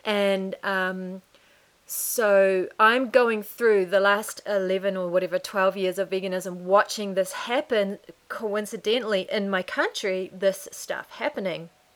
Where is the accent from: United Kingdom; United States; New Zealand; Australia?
New Zealand; But to me as a New Zealander, coming from where it was 11 years ago and where it is now, it's, the difference is phenomenal.